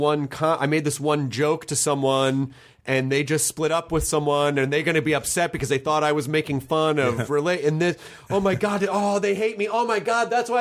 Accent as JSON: {"language": "English", "town": "Memphis", "region": "Tennessee", "country": "United States", "tie": "born or raised there", "also_born_or_lived": "Kentucky / Denver / Florida", "lives_now": "Los Angeles, United States", "said": "Yes, I was born in Kentucky, but I always say I'm from Tennessee because I spent a considerable chunk of my childhood there."}